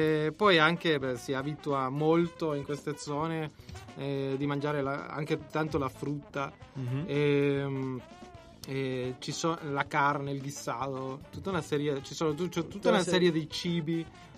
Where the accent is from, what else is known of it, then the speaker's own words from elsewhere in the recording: San Salvador, El Salvador; now in Italy; Io sono originario di El Salvador.